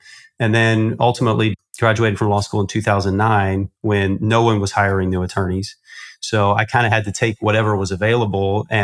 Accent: Indiana, United States; I grew up in Indiana, in a kind of a small rural town in Indiana.

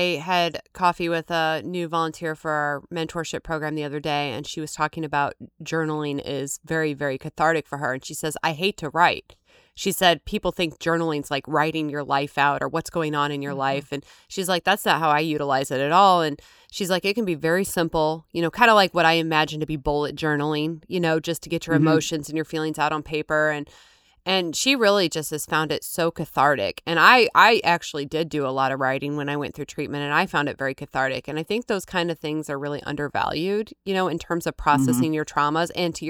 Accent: Missouri, United States; We got no rights talking about that when we're from Missouri.

